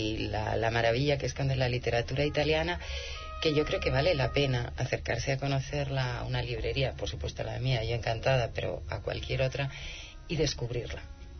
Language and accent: Spanish; Spain; yo lo puedo certificar porque yo soy española.